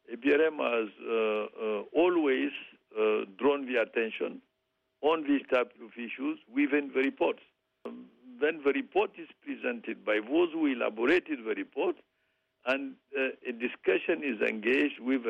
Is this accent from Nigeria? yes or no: no; Niger; you know, I'm from Niger